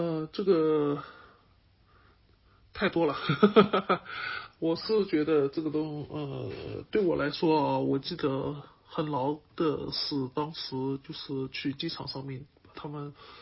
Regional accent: China; 我们中国人比较喜欢不打这个无准备之仗哈。

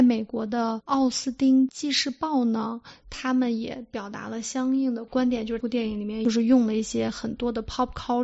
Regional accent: China; 那我们中国人了解传统的这个神话故事

